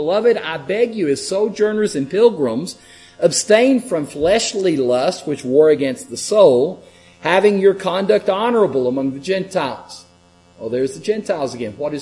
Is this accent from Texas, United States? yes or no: yes; Fort Worth, Texas, United States; I am not an American. That's my second. Third, maybe a Texan. Fourth, maybe a Fort Worthian.